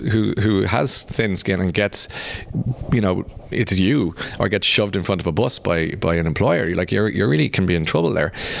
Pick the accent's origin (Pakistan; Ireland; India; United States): Ireland; And then after 2 years, I was getting homesick. I mean, homesick, 1 hour in the plane. But I am so Irish.